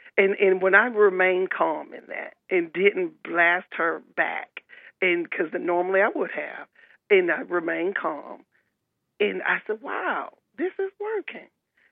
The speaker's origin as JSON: {"language": "English", "region": "Alabama", "country": "United States", "said": "I'm originally from Alabama. And they would teach us, stand up for yourself."}